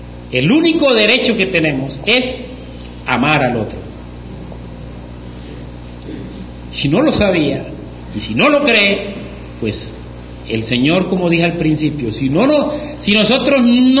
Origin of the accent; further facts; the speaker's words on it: Colombia; No, nosotros es como si un europeo viniera aquí a decirnos a nosotros qué debemos hacer nosotros como colombianos.